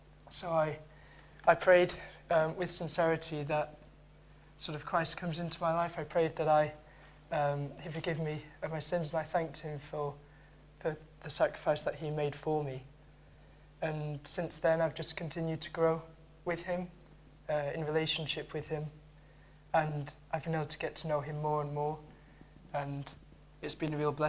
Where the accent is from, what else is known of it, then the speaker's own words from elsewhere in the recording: Bolton, North West England, United Kingdom; I'm from Bolton.